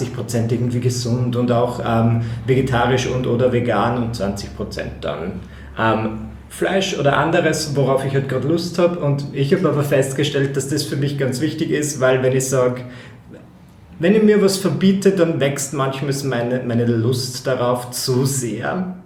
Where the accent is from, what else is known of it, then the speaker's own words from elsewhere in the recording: Eisenstadt, Burgenland, Austria; ich fahre dann nach Eisenstadt in meine Heimatgemeinde mehr oder weniger